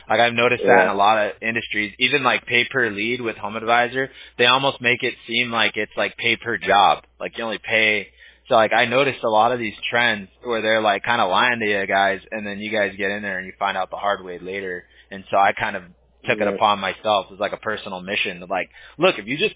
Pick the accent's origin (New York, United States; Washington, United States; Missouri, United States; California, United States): California, United States; So I grew up in SoCal, and I went to college in NorCal, and then I came back down here for work.